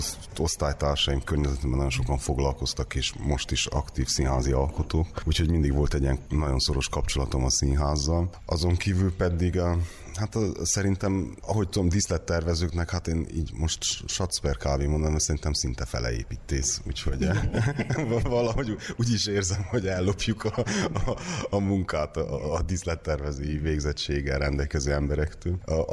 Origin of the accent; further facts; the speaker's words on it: Sepsiszentgyörgy, Covasna, Romania; Amúgy én jó magam Csepsi Szentgyörgyi származású vagyok, úgyhogy a székely falu nagyon közel áll hozzá.